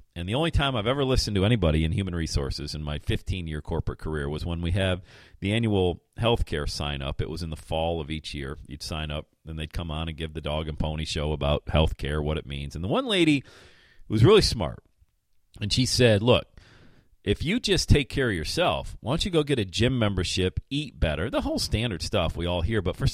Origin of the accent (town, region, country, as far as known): Bradford, Pennsylvania, United States; born or raised there